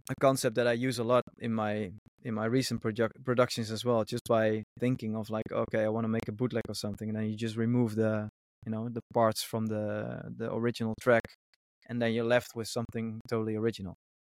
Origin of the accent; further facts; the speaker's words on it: Breda, North Brabant, Netherlands; English is a second language; in local bars here in Breda, in my hometown in the Netherlands